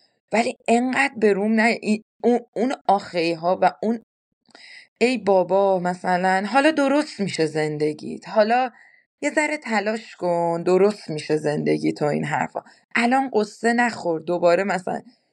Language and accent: Persian; Iran; moved away as an adult; من 2 ماه از ایران اومدم و کشورم ایرانه.